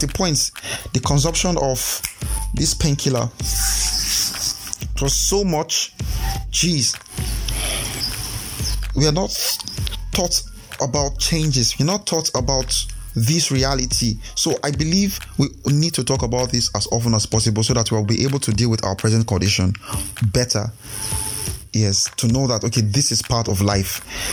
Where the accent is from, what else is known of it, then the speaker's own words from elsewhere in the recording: Edo, Nigeria; Yes, I'm from Edo State.